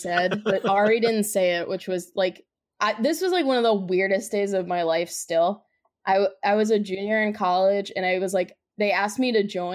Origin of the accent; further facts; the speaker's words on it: New Jersey, United States; I mean, we're from New Jersey, so it's pretty hard to grow up.